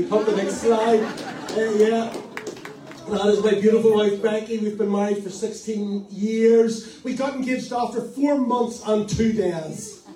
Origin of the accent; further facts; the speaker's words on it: Northern Ireland, United Kingdom; accent: Northern Irish; And everything from Northern Ireland sounds like R, if you hear my accent.